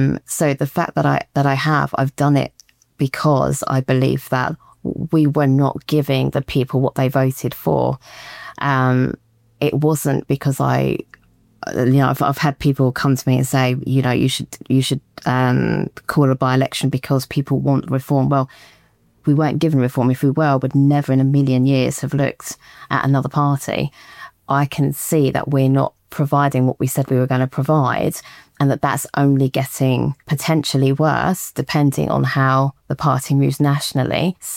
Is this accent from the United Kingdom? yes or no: yes; United Kingdom; by reinforcing the importance that, as a British country, we follow predominantly the culture and values of Christianity